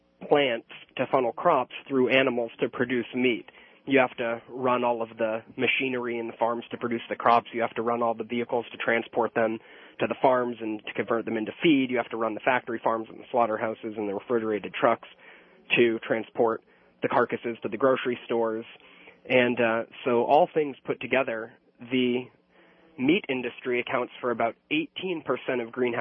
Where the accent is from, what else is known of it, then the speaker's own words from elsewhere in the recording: New Hampshire, United States; I'm from New Hampshire, which is why I asked.